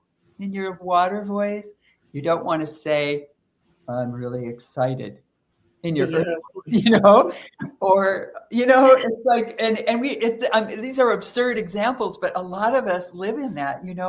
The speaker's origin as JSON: {"language": "English", "region": "Minnesota", "country": "United States", "said": "I'm 6'2\". I'm from Minnesota. I'm smart and serious"}